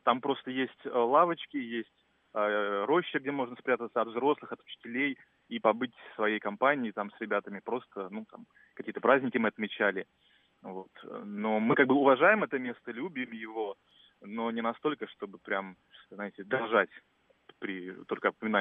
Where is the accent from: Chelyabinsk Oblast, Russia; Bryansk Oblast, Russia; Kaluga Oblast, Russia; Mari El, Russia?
Bryansk Oblast, Russia; Bryansk; now in Moscow, Russia; я из Брянска, но живу в Москве.